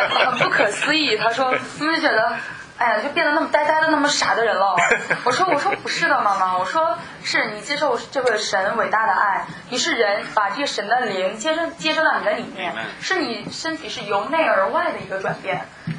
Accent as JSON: {"language": "Chinese", "region": "Liaoning", "country": "China", "lives_now": "United States", "said": "我是来自中国辽宁啊。"}